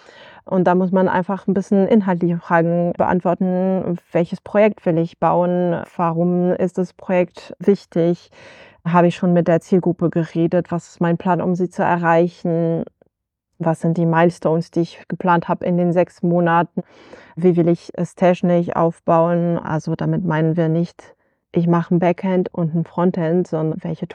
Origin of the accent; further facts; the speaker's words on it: France; moved away as an adult; now in Germany; Ich komme eigentlich aus Frankreich, habe da Literatur studiert und bin dann nach Deutschland gezogen